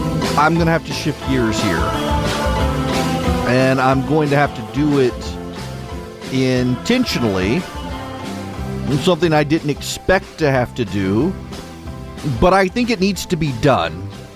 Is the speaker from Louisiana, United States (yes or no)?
yes; Louisiana, United States; Near my house growing up in Louisiana and the plantations of the Felicianas where Jefferson Davis's family was buried.